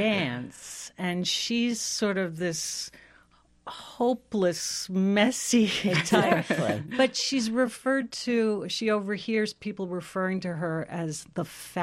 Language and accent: English; Ireland; I read it in the 80s, and it seemed very contemporary to me then, growing up in Ireland in the 70s and 80s.